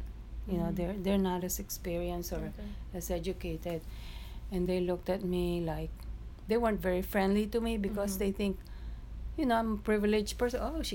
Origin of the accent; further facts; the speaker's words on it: Philippines; moved away; growing up in the Philippines, you just hardly have any, you just have a shirt or a light dress and, you know, sandals, and you walk around.